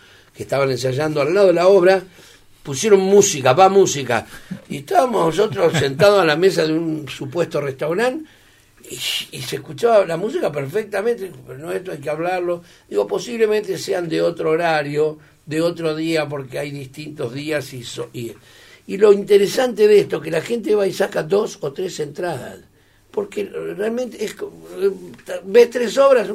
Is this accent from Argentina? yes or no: yes; Mar del Plata, Buenos Aires Province, Argentina; moved away as an adult; Mar del Plata, que es mi ciudad, yo nací en Mar del Plata. Yo soy marplatense, así viví hasta los 21 años.